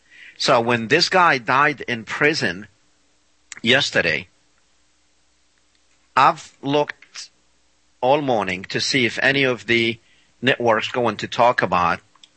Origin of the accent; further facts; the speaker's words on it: Louisiana, United States; Jared from my home state of Louisiana